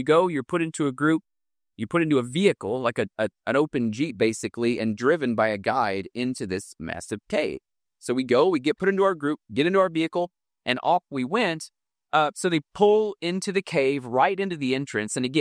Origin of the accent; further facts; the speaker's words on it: Kansas City, Missouri, United States; I'm from Kansas City, Missouri, so it's about 3.5 hours north of Branson. So I grew up making a lot of trips to that area